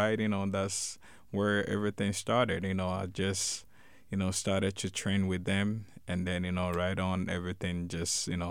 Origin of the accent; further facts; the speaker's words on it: Ghana; I mean, I grew up in Ghana